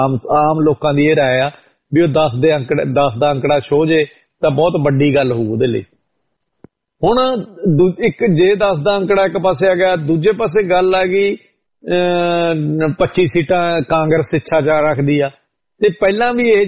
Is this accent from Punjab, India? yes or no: yes; Bathinda, Punjab, India; ਮੈਂ ਇੱਕ ਮਹਿਣਾ ਚੌਕ ਏਰੀਆ, ਬਹੁਤ ਮਸ਼ਹੂਰ ਏਰੀਆ ਬਠਿੰਡੇ ਦਾ, ਮੇਰਾ ਬਚਪਨ ਉੱਥੇ ਗੁਜ਼ਰਿਆ, ਮੈਂ ਰਿਹਾ ਉੱਥੇ ਤਕਰੀਬਨ ਗਲੀਆਂ 'ਚ ਖੇਡਿਆ ਪੜਿਆ।